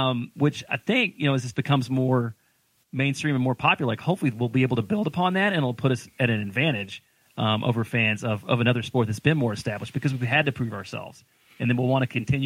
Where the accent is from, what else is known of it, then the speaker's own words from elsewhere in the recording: Texas, United States; It's pretty easy growing up in Texas. Everybody's born being an American football fan.